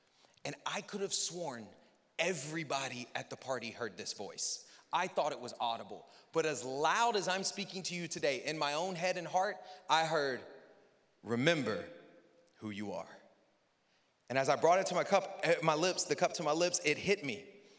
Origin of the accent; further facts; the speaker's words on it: the South, United States; I'd be like, yes, sir, sir, I'm from the South.